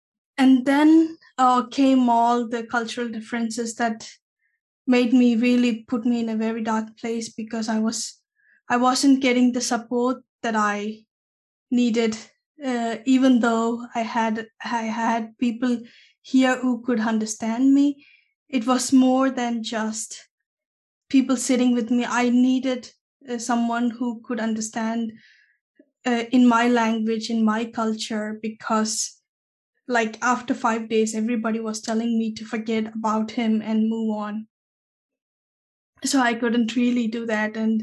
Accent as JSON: {"language": "English", "region": "Tamil Nadu", "country": "India", "tie": "born or raised there", "second_language": "English", "moved": "as an adult", "lives_now": "Denmark", "said": "I'm born and brought up in India. And I'm from Tamil Nadu, which is in the southern part of India."}